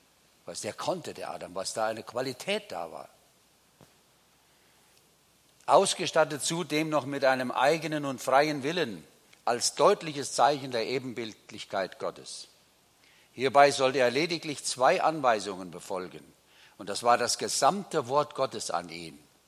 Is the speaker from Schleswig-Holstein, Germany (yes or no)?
no; Kandern, Baden-Württemberg, Germany; Ich komme hier aus Kandern.